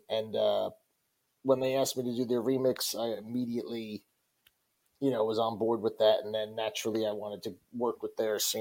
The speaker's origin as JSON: {"language": "English", "town": "Bayonne", "region": "New Jersey", "country": "United States", "tie": "born or raised there", "also_born_or_lived": "Bergen County", "said": "Born and raised. I grew up in North Jersey. I was in Bayonne until kindergarten, then moved to Bergen County, as far north as you can get."}